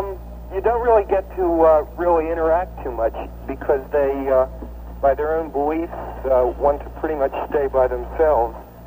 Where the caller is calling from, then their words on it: Chicago, Illinois, United States; Oh, listen, I'm calling from Chicago.